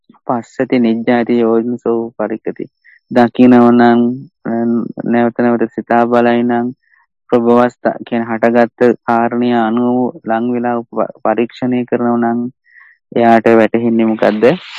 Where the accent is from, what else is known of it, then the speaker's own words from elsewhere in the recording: Thanamalvila, Uva Province, Sri Lanka; මගේ ගම්පලාත තනමල්ලිද